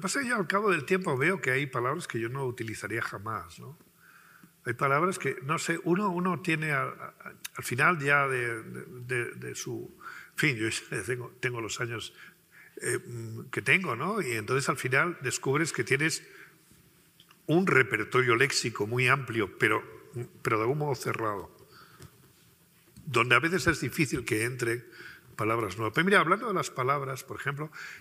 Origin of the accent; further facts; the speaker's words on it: Alburquerque, Extremadura, Spain; es que yo era del campo, no era del pueblo. Yo soy de Alburquerque, de un pueblo de Extremadura. Pero no era del pueblo, era del campo. O sea, nosotros vivíamos en el campo.